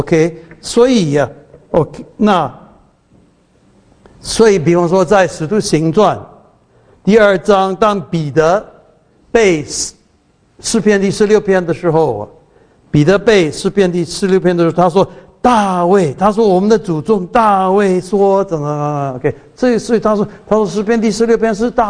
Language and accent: Chinese; Taiwan; accent: Taiwanese Mandarin; 我每次念这个四世纪，我的台湾国语，在台湾说四世纪，四世纪啊